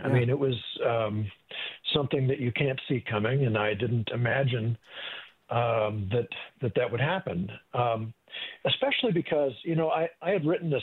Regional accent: Minnesota, United States; I grew up in Minnesota.

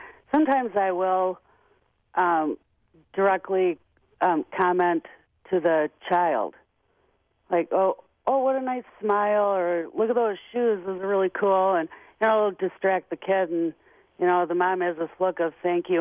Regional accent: Janesville, Wisconsin, United States; when we go down to visit in Janesville, my hometown.

